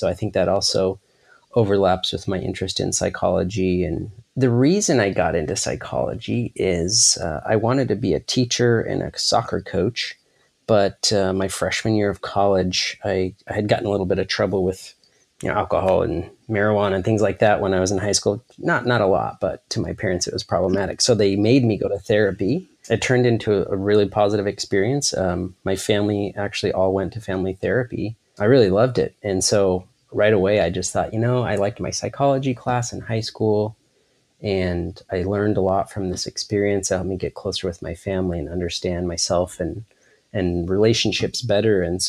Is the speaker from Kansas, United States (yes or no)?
no; Salt Lake City, Utah, United States; Okay. Yeah, so I grew up in Utah in the Salt Lake City area.